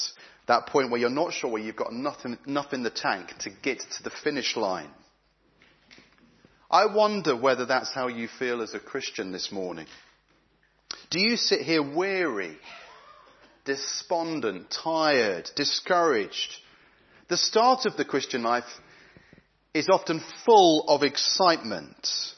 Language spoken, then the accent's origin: English; Reading, South East England, United Kingdom; I grew up in Reading, and a friend of mine from school invited me to a youth conference in Swindon.